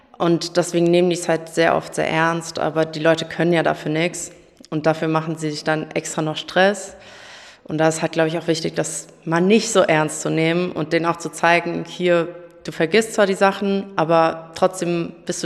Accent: Rückershausen, Hesse, Germany; ich bin 22, ich komme aus Rückershausen, ich bin eigentlich Studentin

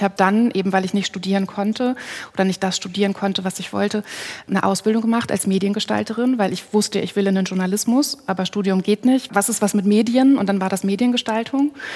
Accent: Lower Saxony, Germany; In Niedersachsen, oder? Genau. Im Nirgendwo.

